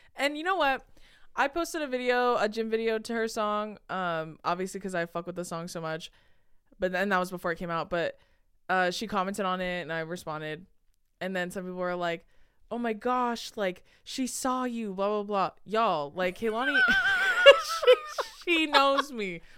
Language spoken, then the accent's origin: English; United States; Well, also, I'm an American, so if I do drugs, I'll tell you.